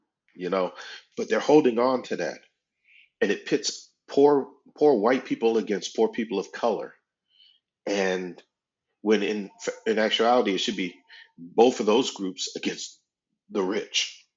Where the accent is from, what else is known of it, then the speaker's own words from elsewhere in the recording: the South, United States; I was raised in the South.